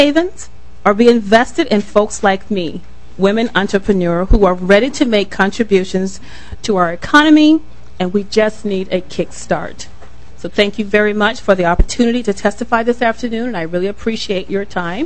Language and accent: English; Apple Valley, California, United States; and I'm from Apple Valley.